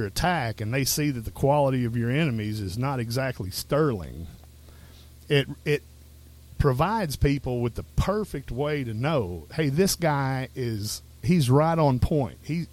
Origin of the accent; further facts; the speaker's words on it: White House, Texas, United States; I wasn't from Tyler at the time. I was from White House, which is a fairly large.